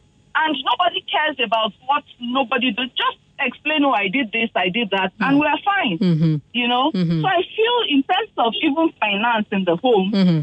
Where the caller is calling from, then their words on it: Lagos, Nigeria; I'm calling from Lagos.